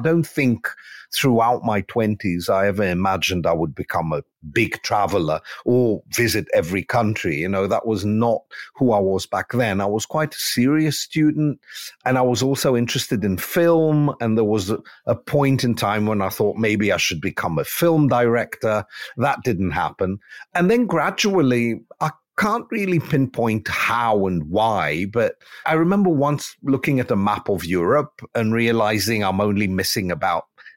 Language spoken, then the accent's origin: English; London, United Kingdom; born there; I was born in London. My parents were born in Cape Town and Athens. And then my grandparents on both sides were also born in different countries. So what is now Turkey and what is now Poland.